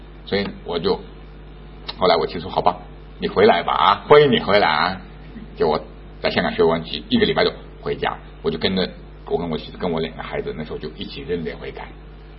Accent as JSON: {"language": "Chinese", "region": "Jiangsu", "country": "China", "said": "因为我们是苏北人嘛，我姐夫是上海人"}